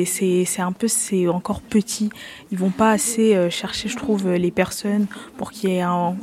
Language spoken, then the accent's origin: French; Bourgogne-Franche-Comté, France; Je viens de la Nièvre, en plus, je viens d'un quartier.